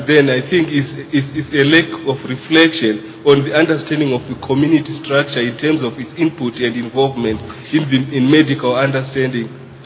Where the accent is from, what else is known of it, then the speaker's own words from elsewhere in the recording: South Africa; I'm from South Africa.